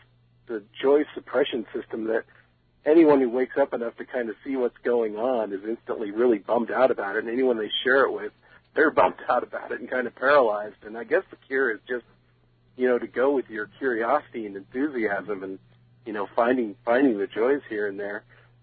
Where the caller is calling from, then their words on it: Oregon, United States; From Oregon.